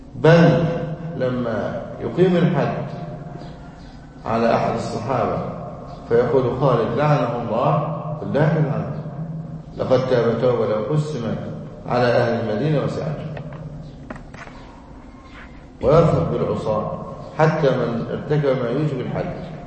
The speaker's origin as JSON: {"language": "Arabic", "country": "Egypt", "said": "هذا الذي كان يحاك من الداخل والخارج بلادنا مصر"}